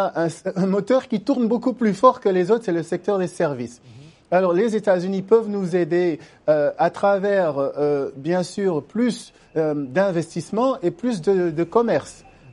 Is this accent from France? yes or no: no; Senegal; Je viens du Sénégal et j'ai admiré vraiment la performance de l'équipe sénégalaise